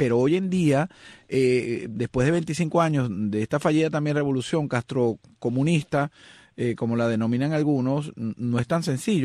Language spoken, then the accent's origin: Spanish; Venezuela; te pregunto qué opciones a los venezolanos que nos escuchan tiene la comunidad de mi país de origen